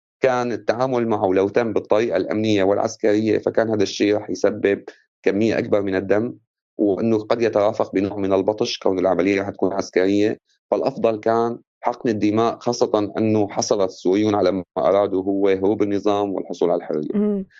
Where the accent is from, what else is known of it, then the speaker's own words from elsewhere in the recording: Syria; عندنا في سوريا لا يوجد أقليات